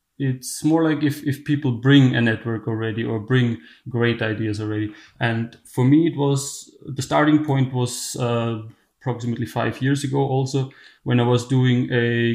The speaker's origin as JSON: {"language": "English", "country": "Austria", "second_language": "English", "said": "I come from Austria. I live in the east of Austria and I run a small vegetable farm, a market garden."}